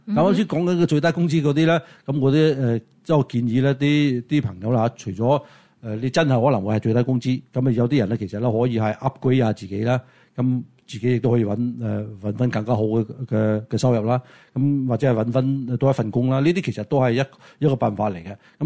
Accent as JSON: {"language": "Cantonese", "country": "United States", "said": "咁你無證移民你本身就唔應該用我哋美國人嘅資源嚟㗎嘛"}